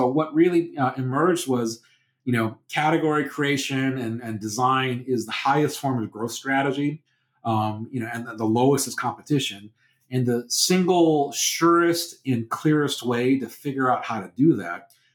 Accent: United Kingdom; you know, we're British. It's about being respectful and polite to your, you know, people.

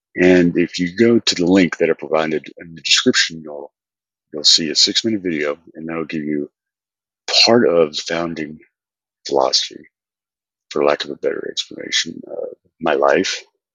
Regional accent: Texas, United States; But I wasn't born Jewish or anything. I'm from West Texas.

